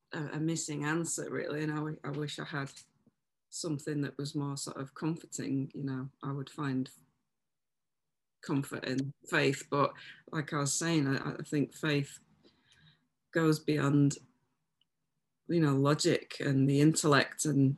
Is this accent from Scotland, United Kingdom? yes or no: no; Audenshaw, North West England, United Kingdom; I mean, I grew up in Audenshaw, so there's a real pull towards East Manchester